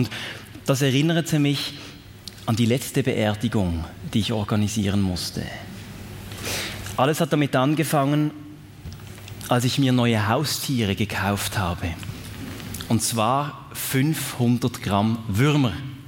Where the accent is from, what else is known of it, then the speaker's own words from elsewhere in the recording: Reigoldswil, Basel-Landschaft, Switzerland; von Liestal nach Reigoldswil, das Dorf, wo ich aufgewachsen bin.